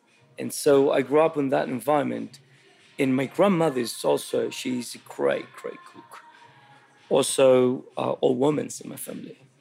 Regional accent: Santiago, Santiago Metropolitan Region, Chile; I grew up in Santiago in the capital, but I was spending all my summers in the countryside, which is, I don't know, an hour away from a city with my grandmother.

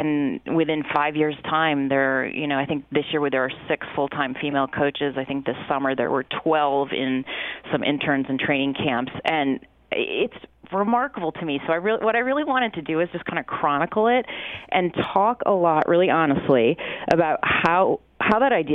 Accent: Chicago, Illinois, United States; I grew up in Chicago, as you know.

